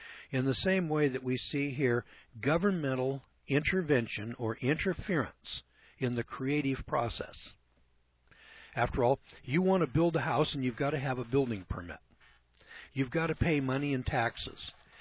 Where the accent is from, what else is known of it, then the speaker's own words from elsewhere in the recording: United States; I was very pleased as an American to contribute my portion to the national economy